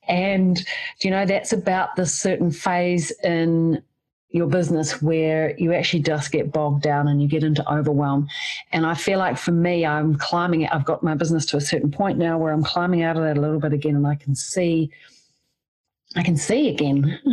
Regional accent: New Zealand; accent: Kiwi; my Kiwi accent

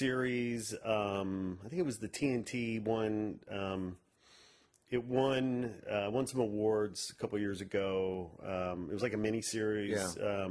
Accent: Chicago, Illinois, United States; And I grew up in and around Chicago, so I'm very familiar

